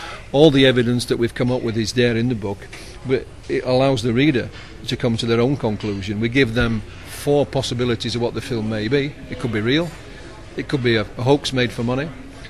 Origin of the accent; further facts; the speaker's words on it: England, United Kingdom; I mean, I'm come from England. I'm not used to all this sunshine you've got.